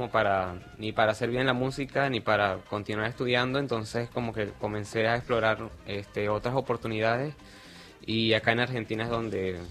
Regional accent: Coro, Falcón, Venezuela; also born or lived in Caracas; Yo soy de una provincia, yo soy de Coro. del estado Falcón, pero viví en Caracas

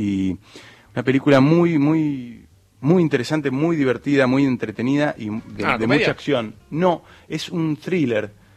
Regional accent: Bariloche, Río Negro, Argentina; now in Buenos Aires, Argentina; yo soy del sur, ya que estaban hablando de la Patagonia, yo soy de Bariloche, y cuando vine para Buenos Aires, vine a estudiar cine.

